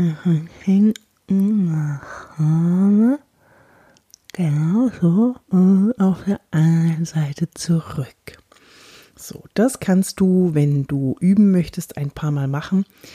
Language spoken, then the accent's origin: German; Bavaria, Germany; accent: Franconian; Ja, da hatte ich auch noch einen ganz schlimmen fränkischen Akzent. Ich komme ja aus Franken und da redet man ja so.